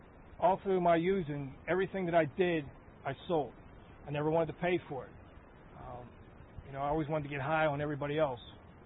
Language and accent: English; Pittsburgh, Pennsylvania, United States; I was raised in Troy Hill, just above the north side of Pittsburgh.